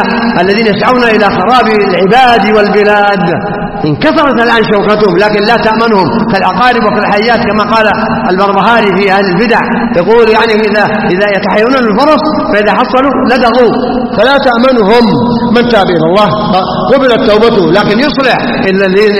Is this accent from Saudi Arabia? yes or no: yes; Saudi Arabia; نعم ننعم في بلادنا المملكة العربية السعودية بنعم كثيرة وخيرات كثيرة